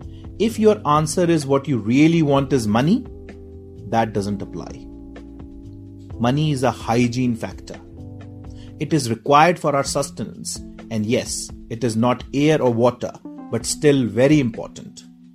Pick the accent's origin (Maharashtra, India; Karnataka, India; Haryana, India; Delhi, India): Haryana, India; Faridabad; I left Army, came back and joined a job in my hometown of Faridabad with a bakery startup selling bread for 5,000 rupees a month.